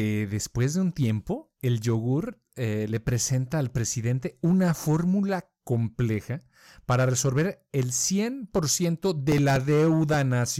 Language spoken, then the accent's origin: Spanish; Colombia; No, mira, yo soy de Colombia.